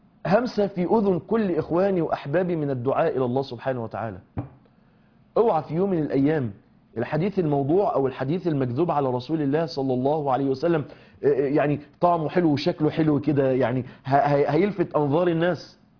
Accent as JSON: {"language": "Arabic", "town": "Mansoura", "region": "Dakahlia", "country": "Egypt", "said": "وإن مصنع كبير عندنا في المنصورة حصل فيه تسريب،"}